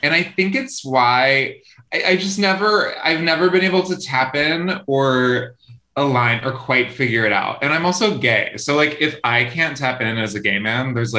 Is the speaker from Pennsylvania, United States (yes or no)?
yes; Pennsylvania, United States; born there; So I was born in Pennsylvania in literal Amish country, like We would just like roll up behind some buggies on our way to church.